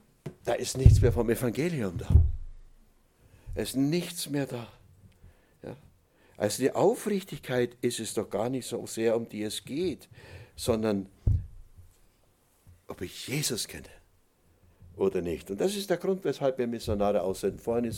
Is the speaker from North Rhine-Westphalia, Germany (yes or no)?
no; Oberammergau, Bavaria, Germany; ich bin in den Oberammergau geboren und aufgewachsen, da sagte man Grüß Gott.